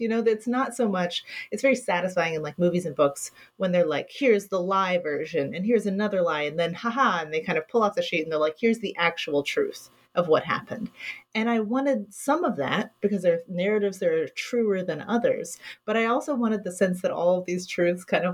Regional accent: Kentucky, United States; Yeah, I mean, so I grew up in Kentucky.

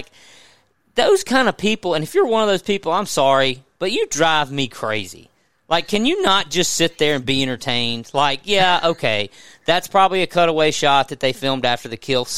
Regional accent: Mississippi, United States; What it was for me is I grew up in Mississippi, and I lived … not the band.

